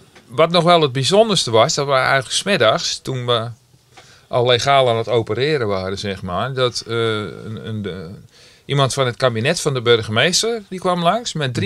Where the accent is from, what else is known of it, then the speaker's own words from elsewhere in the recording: Rotterdam, South Holland, Netherlands; born there; now in North Brabant, Netherlands; ik ben een echte Brabander, geboren in Rotterdam. Ja, oké, okay, maar ik woon hier al, 30 jaar onderhand. Dus dan ben je wel een klein beetje Brabander. Ondanks mijn slechte taalgebruik, want dat is niet Brabants